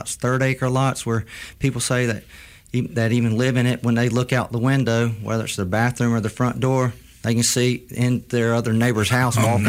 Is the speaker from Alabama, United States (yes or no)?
yes; Alabama, United States; I grew up in Escambia County, Alabama, between a town of called Flomington and Bruton in McCall community.